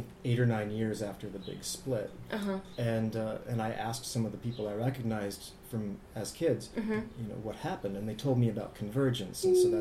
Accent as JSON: {"language": "English", "region": "Minnesota", "country": "United States", "tie": "born or raised there", "said": "I was, I grew up here in the Twin Cities, and up until I was about, I think, 14 or 15, every year I would go to MiniCon."}